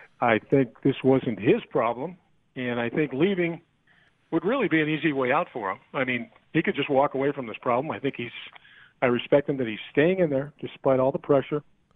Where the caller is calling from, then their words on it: Clarence, New York, United States; from Clarence.